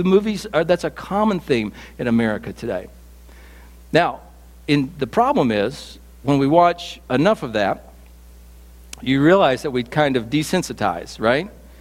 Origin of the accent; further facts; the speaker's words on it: West Virginia, United States; also born or lived in Roanoke, Virginia; And I know you know I'm from West Virginia, but did you know that I lived in Roanoke, Virginia, for 3 years?